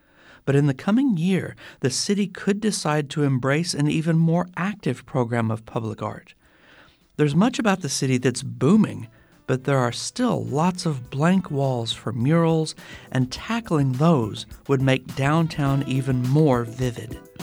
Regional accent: Irving, Texas, United States; One of the most impressive pieces of public art I know is a remarkable bronze sculpture in my hometown of Irving called Mustangs at Las Colinas.

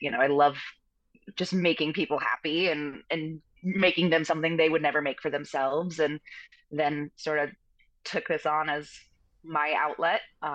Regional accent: Arlington, Virginia, United States; I grew up in Arlington. I could walk to work.

